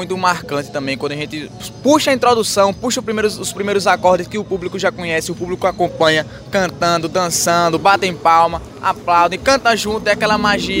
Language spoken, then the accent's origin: Portuguese; Uauá, Bahia, Brazil; Então eu venho do Uauá, trago o cheiro do bode, trago o umbu, essa Bahia toda, né